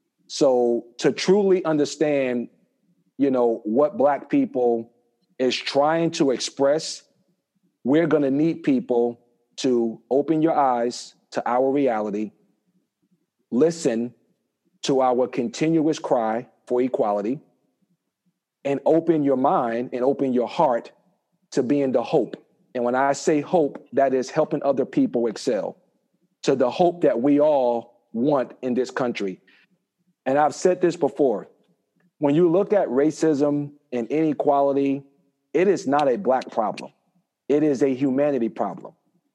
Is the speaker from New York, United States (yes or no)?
no; Newark, New Jersey, United States; growing up in Newark, New Jersey, and witnessing, you know, everything that has basically, you know, been the demise, you know, of Black people